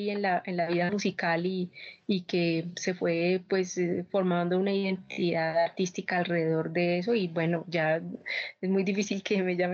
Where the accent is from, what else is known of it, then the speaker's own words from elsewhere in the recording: Bogotá, Colombia; Yo soy bogotana, pero de familia de norte de Santander